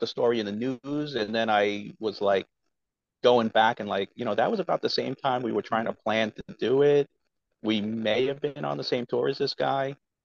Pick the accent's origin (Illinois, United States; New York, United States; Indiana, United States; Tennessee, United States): New York, United States; now in Long Island, United States; No, I'm from New York.